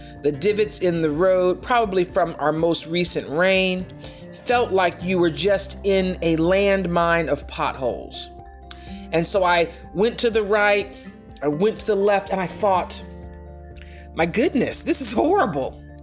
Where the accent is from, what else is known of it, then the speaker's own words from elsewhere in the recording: California, United States; And I've lived in big cities. I grew up in California. I spent a short while living in New York City, in Manhattan.